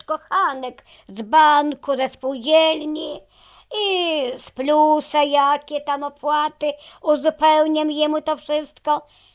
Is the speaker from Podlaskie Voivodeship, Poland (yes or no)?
yes; Zaleszany, Podlaskie Voivodeship, Poland; Pochodzę z małej miejscowości Zaleszany, w województwie podlaskim, mini Michałowo.